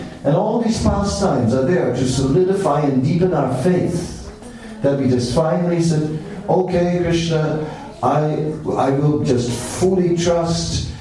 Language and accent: English; Netherlands; I'm from Holland, you know, it's a very Protestant place.